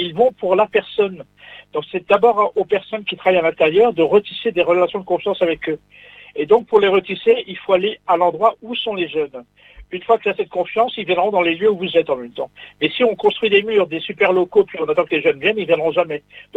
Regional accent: France; born there; parce qu'avant j'étais algérien, maintenant j'ai la double nationalité, pourtant je suis né en France.

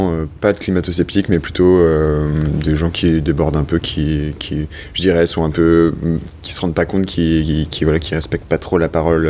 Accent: Annecy, Auvergne-Rhône-Alpes, France; Moi, je viens de Annecy.

